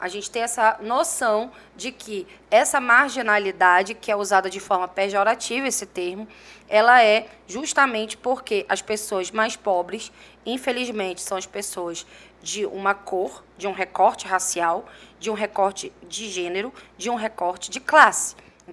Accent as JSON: {"language": "Portuguese", "region": "Paraíba", "country": "Brazil", "said": "eu sou uma mulher e sou uma mulher nordestina. Eu sou da Paraíba e vim para o Amazonas"}